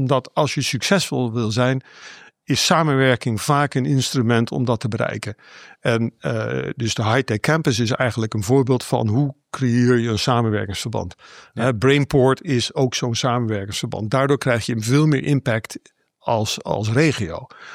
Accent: Eindhoven, North Brabant, Netherlands; born there; Ja, ik ben in Eindhoven geboren. Dus ik ben ook wel een kind van Philips en van innovatie.

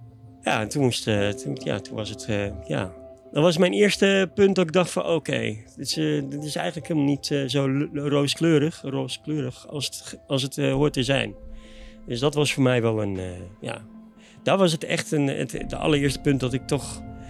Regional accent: Groningen, Netherlands; 49 en ik kom uit Groningen.

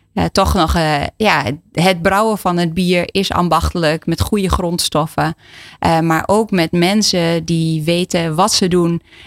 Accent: Enschede, Overijssel, Netherlands; Nou, ik ben al geboren en getogen in Enschede.

